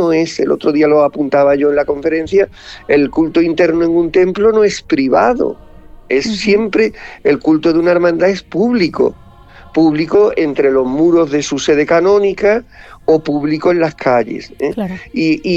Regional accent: Málaga, Andalusia, Spain; yo llevo 23 años de sacerdote y en el mundo cofrade en mi ciudad natal, en Málaga, empecé con 7 años

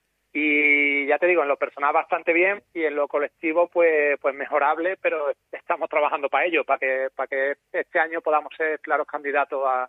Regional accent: Andalusia, Spain; los que me conocéis ahí de la zona, de mi pueblo, de la Sierra

